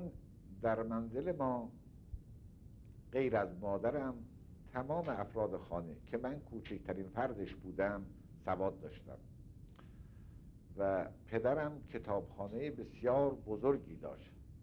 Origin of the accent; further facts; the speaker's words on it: Qazvin, Iran; born there; قمری معادل با فروردین 1108 شمسی در قزوین متولد شدم.